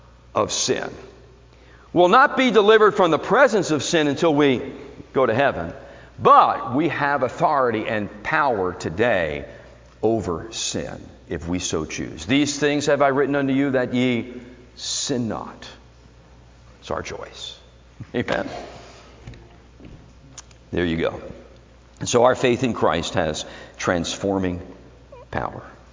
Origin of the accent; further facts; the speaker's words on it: Philadelphia, Pennsylvania, United States; Hey, I'm from Philadelphia, the city that's got your back.